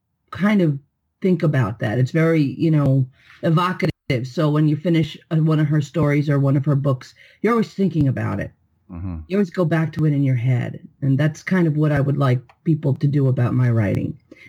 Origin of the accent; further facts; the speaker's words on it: New York, United States; accent: New York; Well, I'm born and raised in New York, or New York, as we say, in a little town.